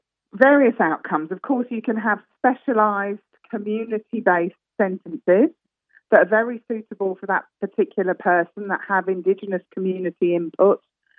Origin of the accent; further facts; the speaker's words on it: England, United Kingdom; accent: English; it's all very well listening to my English accent